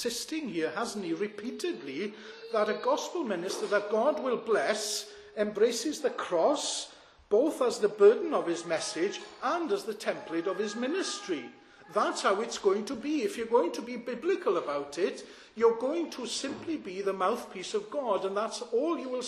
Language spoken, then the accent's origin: English; Aberystwyth, Wales, United Kingdom; I can remember going back many years how I was raised in the Welsh Evangelical Church in Aberystwyth.